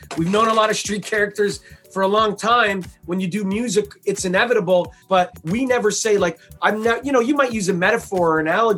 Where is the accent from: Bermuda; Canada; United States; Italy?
Canada; Toronto, Ontario; Growing up in Toronto, we grew up in a suburb of Toronto, like 20, 30 minutes away from downtown Toronto, in a predominantly Italian neighborhood.